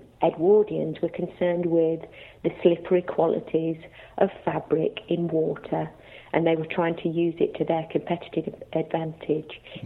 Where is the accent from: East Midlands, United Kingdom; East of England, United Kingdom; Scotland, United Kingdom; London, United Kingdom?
East Midlands, United Kingdom; Leicester; not just because I'm from Leicester